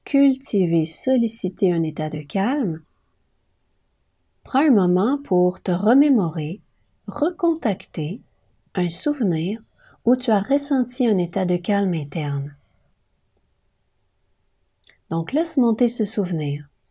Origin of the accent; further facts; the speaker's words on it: Mont-Laurier, Quebec, Canada; hypnothérapeute, maître PNL et enseignante. Je suis originaire de Mont-Laurier dans les Hautes-Laurentides